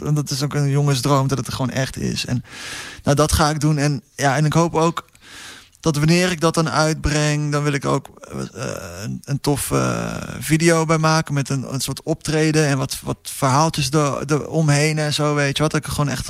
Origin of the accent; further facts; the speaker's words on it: Veendam, Groningen, Netherlands; born there; Ik ben ook een jongen van hier natuurlijk. Ik ben geboren in Veendam en al jaren in de stad.